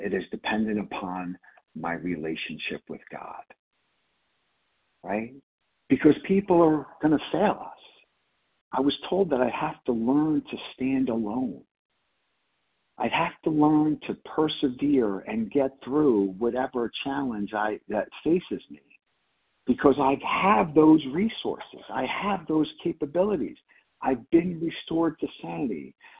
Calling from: Pennsylvania, United States; Pennsylvania.

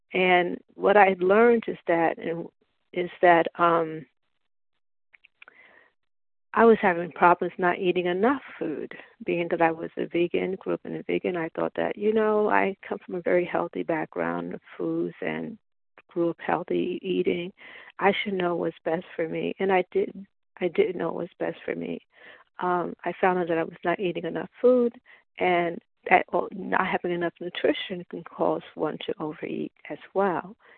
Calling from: Montclair, New Jersey, United States; I'm calling in from Montclair, New Jersey.

